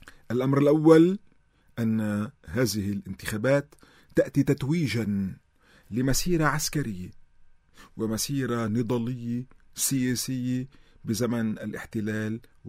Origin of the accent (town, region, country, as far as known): Lebanon